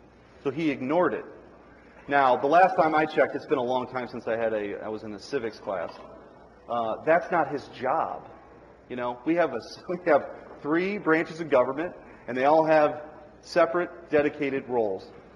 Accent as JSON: {"language": "English", "country": "United States", "said": "I mean, to me, as an American, that is one of the greatest moments."}